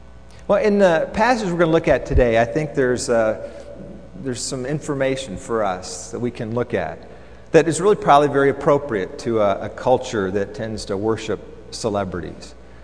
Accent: Dallas, Texas, United States; when I was growing up in Dallas

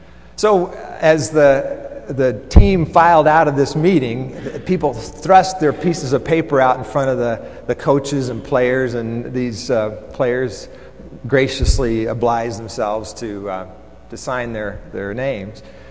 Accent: Dallas, Texas, United States; when I was growing up in Dallas

